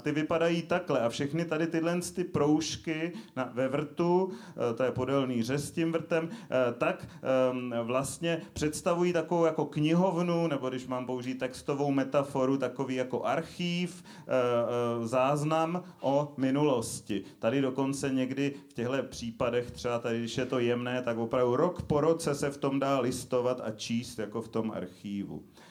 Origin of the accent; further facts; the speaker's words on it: Prague, Czechia; já bydlím dlouhodobě od malička v Praze